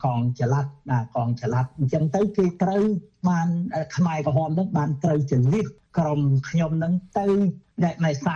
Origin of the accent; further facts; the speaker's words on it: Phnom Penh, Cambodia; moved away; also born or lived in Kampot; តែខ្ញុំបានធំដឹងក្តីនៅឯភ្នំពេញបាទនៅឯភ្នំពេញ